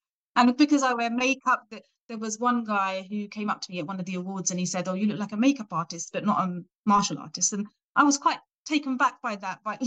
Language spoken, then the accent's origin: English; South West England, United Kingdom; now in Luton, United Kingdom; So I'm from Dorset. So when I go to Dorset sometimes to visit my family, I hold self-defense classes there as well.